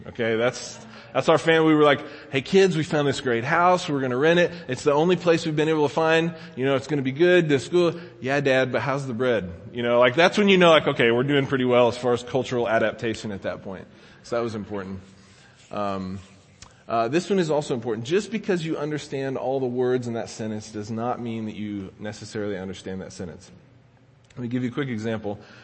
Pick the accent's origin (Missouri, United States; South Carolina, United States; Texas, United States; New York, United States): Texas, United States; Dallas; The next thing that we've learned is we're from Dallas, right?